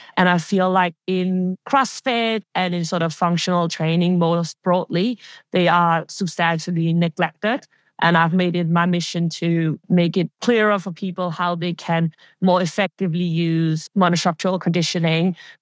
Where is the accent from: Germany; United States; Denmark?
Denmark; English is a second language; now in London, United Kingdom; I'm from Denmark originally. I live and work in the UK, in London.